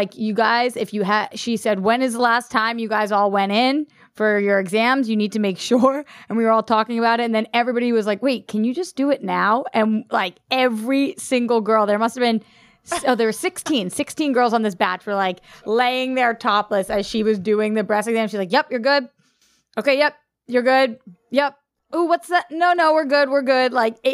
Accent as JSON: {"language": "English", "town": "Boston", "region": "Massachusetts", "country": "United States", "said": "I am from Boston, so apparently"}